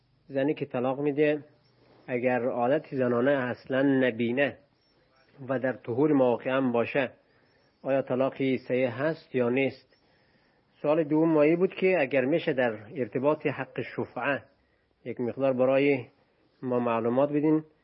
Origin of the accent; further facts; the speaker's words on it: Afghanistan; از افغانستان هستیم.